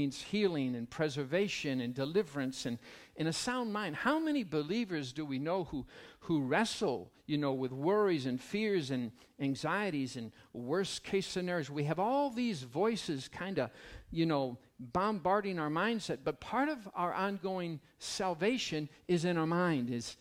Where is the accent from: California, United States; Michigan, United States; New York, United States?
Michigan, United States; It's in my hometown of Michigan.